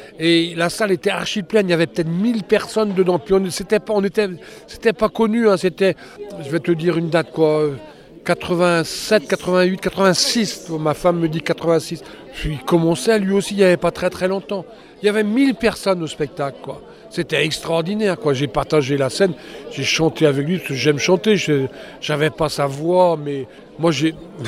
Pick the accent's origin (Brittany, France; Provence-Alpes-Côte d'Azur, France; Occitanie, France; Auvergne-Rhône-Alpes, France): Brittany, France; Groix; puisque je suis de Groix